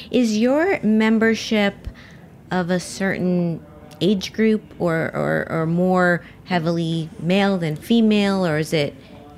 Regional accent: Miami, Florida, United States; I grew up in Miami, the same thing.

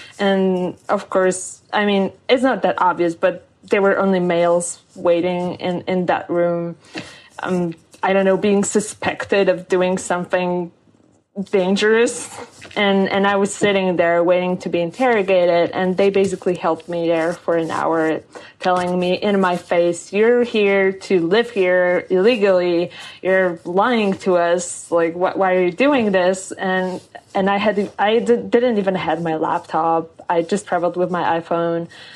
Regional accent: Poland; English is a second language; And when you said like, oh, I'm from Poland, I mean, no one ever told me, well, isn't that like a third world country?

